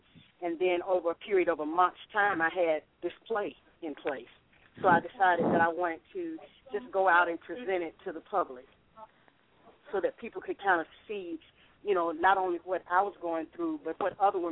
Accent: Montgomery, Alabama, United States; I'm originally from Montgomery, and I did quite a bit of traveling.

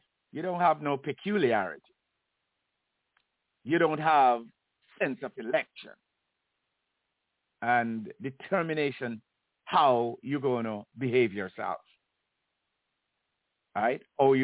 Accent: Jamaica; I can tell you for myself that I grew up in the Christian church in Jamaica.

